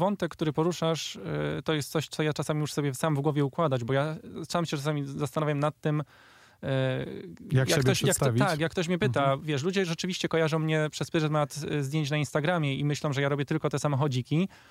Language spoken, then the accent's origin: Polish; Katowice, Silesian Voivodeship, Poland; gdzie robiliśmy trochę zdjęć z Katowic, bo jestem z Katowic.